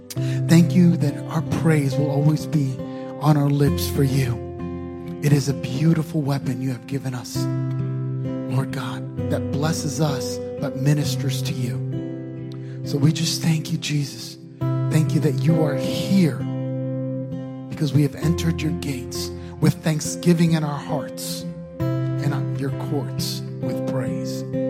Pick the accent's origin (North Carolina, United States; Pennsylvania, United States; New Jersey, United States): New Jersey, United States; now in Nashville, United States; I grew up in New Jersey, was my home for all my life, pretty much.